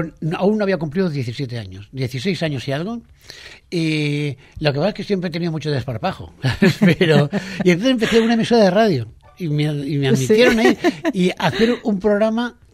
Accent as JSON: {"language": "Spanish", "region": "Valencian Community", "country": "Spain", "tie": "born or raised there", "said": "en mi pueblo, porque yo toda mi infancia la pasé en un pequeño pueblo en la Zaneta de Albaida"}